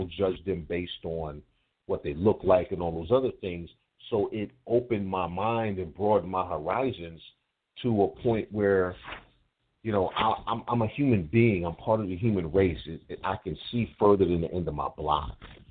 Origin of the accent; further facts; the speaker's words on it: Brooklyn, New York, United States; Now, again, I'm from Brooklyn. I know nothing about the Navy except that they got submarines.